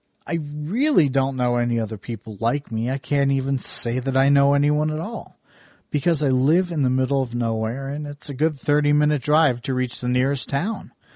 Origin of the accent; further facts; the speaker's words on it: Warren, Pennsylvania, United States; Rumor has it that in my hometown of Warren, Pennsylvania, they drove out a pediatrician who happened to be a lesbian.